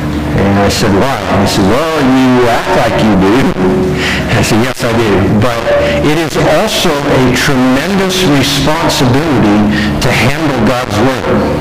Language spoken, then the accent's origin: English; Kansas, United States; I am from South Central Kansas, near Wichita, if you know where that is.